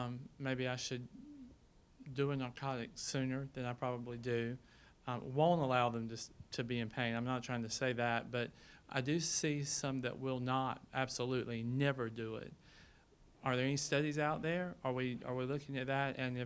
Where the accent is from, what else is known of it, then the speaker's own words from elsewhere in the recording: South Carolina, United States; I'm a pediatric nurse practitioner from South Carolina, if you can't tell from my accent.